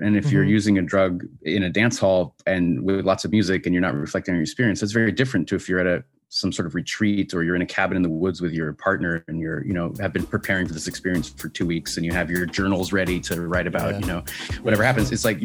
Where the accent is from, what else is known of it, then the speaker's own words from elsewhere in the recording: Washington, United States; Washington State originally. Yeah. My home state.